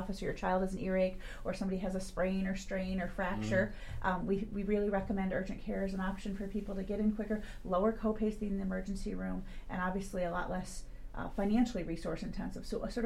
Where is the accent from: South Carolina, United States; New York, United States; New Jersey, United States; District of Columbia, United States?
New York, United States; Glens Falls; also born or lived in Chicago; I actually was born in Glens Falls, New York, a little north of Albany, close to Lake George. Spent a few years in Chicago when I was sort of that preschool age, but ended up really being an upstate girl